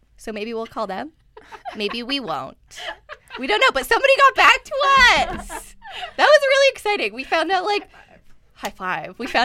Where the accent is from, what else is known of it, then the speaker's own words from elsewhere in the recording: Canada; I am originally from Treaty 11 territory. I am Gwich'in and Inuvialuit, but I was born and raised in Miskwetchi-Wiskiagin, which is on Treaty 6 territory